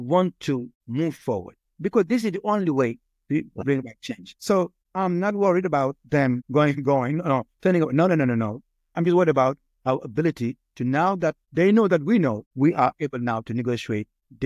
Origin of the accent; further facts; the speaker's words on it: Senegal; of course, because I'm from Senegal, and many other countries.